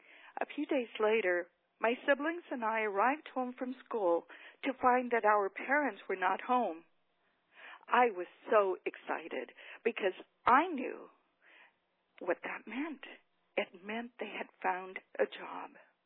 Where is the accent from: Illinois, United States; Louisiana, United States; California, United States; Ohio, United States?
California, United States; Porterville; also born or lived in Mission, Texas; I grew up in Porterville, California in the 1960s. I was a farm worker. My family and I arrived in Porterville from Mission, Texas on March the 5th, 1961.